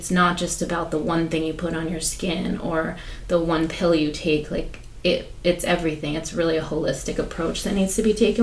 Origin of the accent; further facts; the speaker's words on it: Vermont, United States; Like, I grew up in Vermont. It's very rural. A lot of things come from the farming industry.